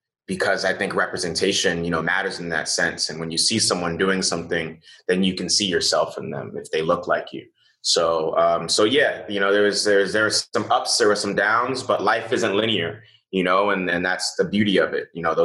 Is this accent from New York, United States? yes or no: yes; Bronx, New York, United States; Well, yeah, I grew up in the Bronx. My mom, she operated a catering company out of our one bedroom apartment.